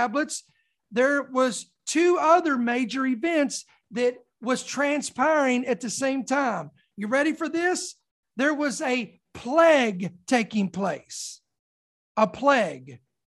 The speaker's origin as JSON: {"language": "English", "country": "United States", "said": "I'm an American. This is where God chose for me to be born."}